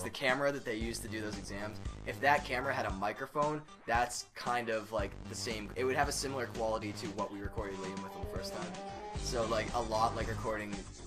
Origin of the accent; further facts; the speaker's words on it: Massachusetts, United States; We're from Massachusetts, Central Mass. Like, everybody skis around here.